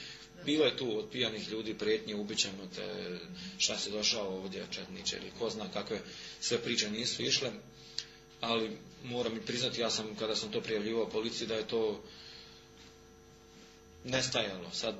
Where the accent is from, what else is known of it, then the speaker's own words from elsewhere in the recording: Tuzla, Federation of Bosnia and Herzegovina, Bosnia & Herzegovina; also born or lived in Dalmatia; Rodom sam iz Tuzle, bogoslovio, završio s Sremskim Karlovcima